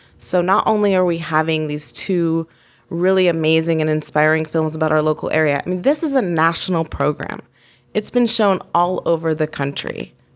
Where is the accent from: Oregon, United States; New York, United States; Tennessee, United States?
Oregon, United States; Brookings; I grew up in Brookings. I'm a native of Curry County. I'm a third generation Oregonian.